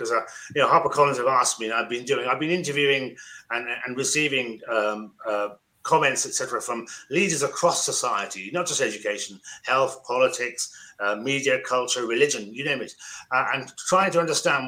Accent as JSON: {"language": "English", "region": "Midlands", "country": "United Kingdom", "tie": "born or raised there", "said": "when I was growing up in the Midlands"}